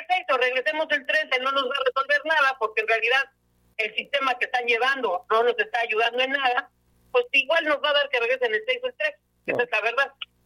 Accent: Mexico; el Día de Reyes es un día que nosotros como mexicanos festejamos

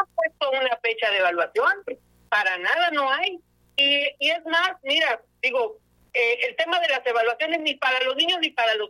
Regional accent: Mexico; el Día de Reyes es un día que nosotros como mexicanos festejamos

